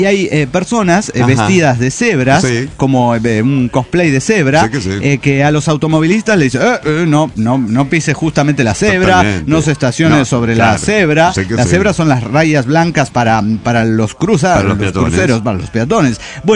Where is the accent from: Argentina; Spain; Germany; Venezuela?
Argentina; Avellaneda, Santa Fe; de Avellaneda, Santa Fe.